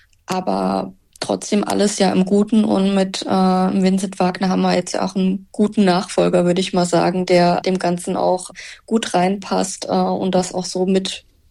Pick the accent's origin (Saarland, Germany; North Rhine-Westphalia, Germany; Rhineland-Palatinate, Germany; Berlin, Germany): Saarland, Germany; Elversberg; born or raised there